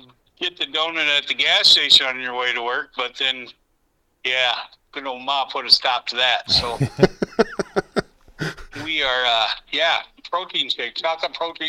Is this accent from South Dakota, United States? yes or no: yes; Sioux Falls, South Dakota, United States; Well, I grew up in Sioux Falls, South Dakota.